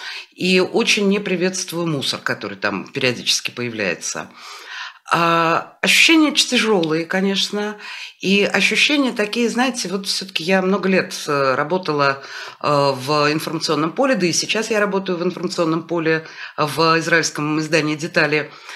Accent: Moscow, Russia; я родилась и выросла в Москве

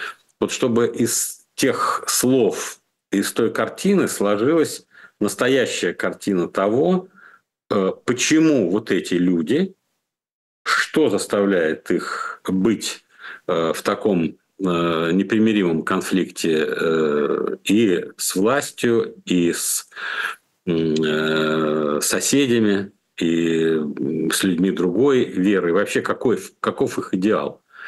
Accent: Dagestan, Russia; Я выходец с Кавказа. У нас есть кавказские традиции, у нас есть все и все вот это. Потом. Я мусульманин, я дагестанец, я кавказец, я россиянин.

